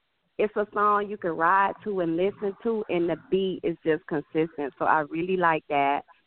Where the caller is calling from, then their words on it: Miami, Florida, United States; I am calling from Miami.